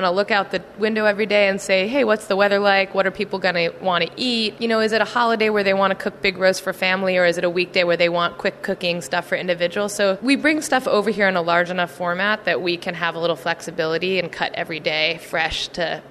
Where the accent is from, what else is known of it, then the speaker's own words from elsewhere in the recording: New Jersey, United States; also born or lived in New York; Originally, I'm from New Jersey.